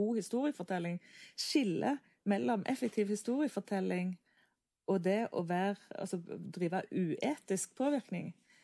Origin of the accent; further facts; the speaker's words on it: Jæren, Rogaland, Norway; dere hører at jeg er fra Jæren